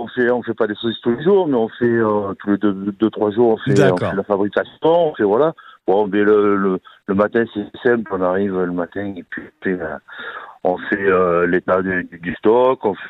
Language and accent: French; Laroquebrou, Auvergne-Rhône-Alpes, France; Moi, on est issu du Cantal, nous. Donc, on est issu d'un petit village de 1000 habitants, la Roquebrou, ça s'appelle.